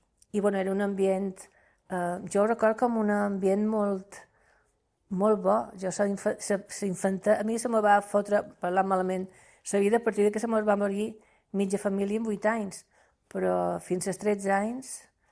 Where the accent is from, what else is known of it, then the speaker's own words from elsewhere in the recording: Palma, Balearic Islands, Spain; born there; A Palma, en el carrer del Vi. Estava per Puig de Sant Pere.